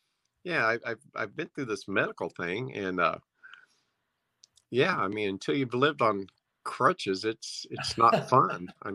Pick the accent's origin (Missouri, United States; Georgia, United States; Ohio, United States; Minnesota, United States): Missouri, United States; Crane; well, actually, me and you both grew up in a small town of Crane, Missouri.